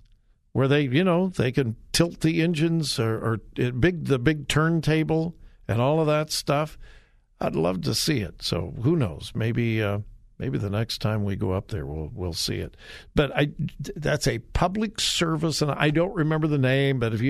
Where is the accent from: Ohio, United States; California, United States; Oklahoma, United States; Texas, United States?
California, United States; I grew up around Knott's Berry Farm, and they have a steam engine, but I think it's a duplicate.